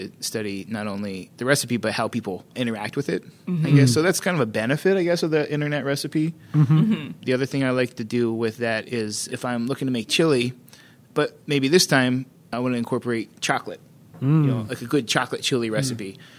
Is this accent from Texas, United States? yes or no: no; Hershey, Pennsylvania, United States; Like I grew up near Hershey, Pennsylvania.